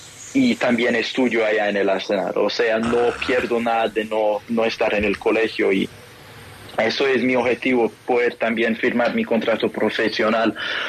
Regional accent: Colombia; desde que nací, yo siempre me he sentido colombiano. Yo soy colombiano de nacimiento

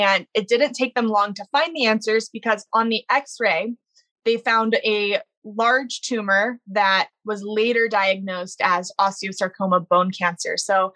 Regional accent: Baton Rouge, Louisiana, United States; So I grew up in Baton Rouge, Louisiana, and there's not a whole lot to do there.

